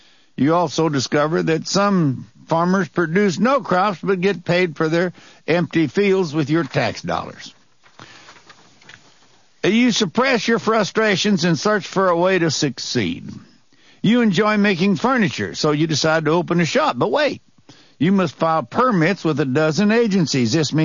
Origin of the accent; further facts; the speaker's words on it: Boonville, Missouri, United States; born there; But anyway, I was born in Boonville, Missouri, and that town was named after its founder, Daniel Boone.